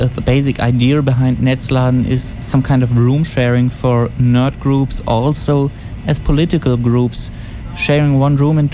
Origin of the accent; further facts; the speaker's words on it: Bonn, North Rhine-Westphalia, Germany; I think this is the point where I have to admit that I'm also from Bonn.